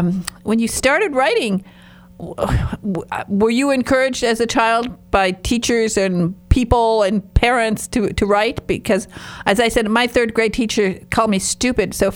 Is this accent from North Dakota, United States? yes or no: no; Michigan, United States; I have a background Finnish American, and I'm from the Northern Michigan, and we talk a little bit funny, or people think we talk a little bit like this